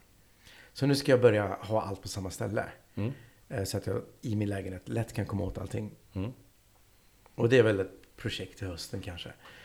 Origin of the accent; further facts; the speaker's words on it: Sjuntorp, Västra Götaland County, Sweden; Och jag är från Sjuntorp.